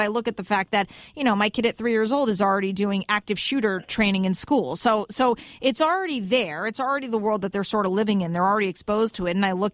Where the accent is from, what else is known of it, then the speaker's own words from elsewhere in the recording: Fairfield, United States; As the former chief in Fairfield, especially when I was growing up in Fairfield, I vaguely remember